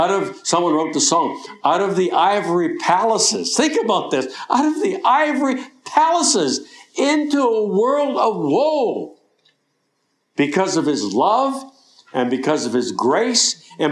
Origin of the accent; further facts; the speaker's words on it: Eastern Canada, Canada; I grew up in Eastern Canada.